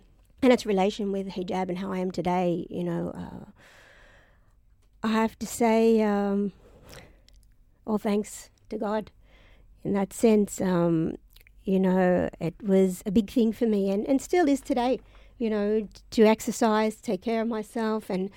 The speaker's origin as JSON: {"language": "English", "country": "Australia", "said": "especially from my own background as an Australian"}